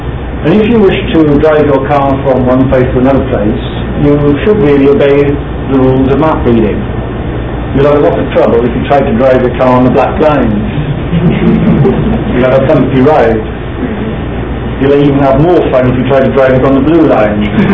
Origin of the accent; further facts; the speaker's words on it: Wales, United Kingdom; If you wonder why I speak like I speak, it's because I am Welsh. I am not English.